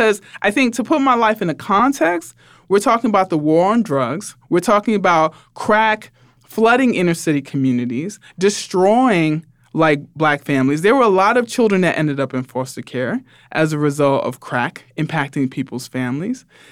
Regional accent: United States; given that I grew up in the United States is my context

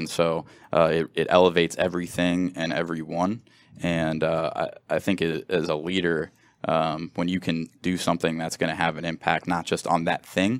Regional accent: Cincinnati, Ohio, United States; I think that one thing about this that has been unique in my journey is I grew up in Cincinnati.

